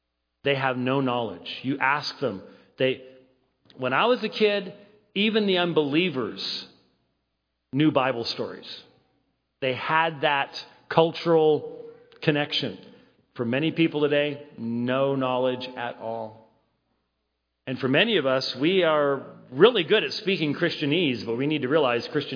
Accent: Phoenix, Arizona, United States; I'm from Phoenix, and so it was in my rocks.

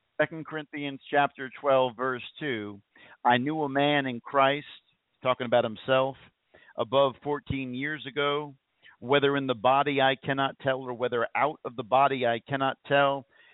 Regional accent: New Jersey, United States; well, I'm from New Jersey, the greatest country on earth, New Jersey. And yes, I am a Yankee.

